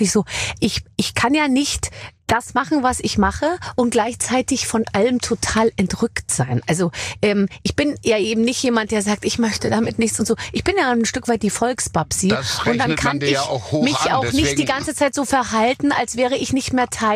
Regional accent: Austria; Ich war jetzt letztens wieder bei uns in Österreich im Dorf, im Hallenbad, wo kein anderer hingeht.

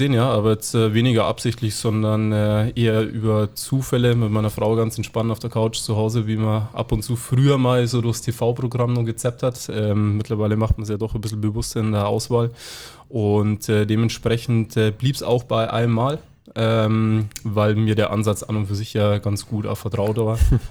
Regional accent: Bavaria, Germany; born there; Aus gebürtiger Bayer definitiv Fiege.

